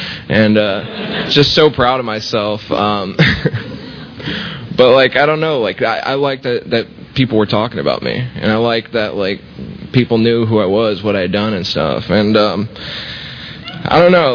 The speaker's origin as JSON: {"language": "English", "town": "Tampa", "region": "Florida", "country": "United States", "tie": "born or raised there", "said": "I was born here in Tampa, born and raised, spent all my life here except for a couple years."}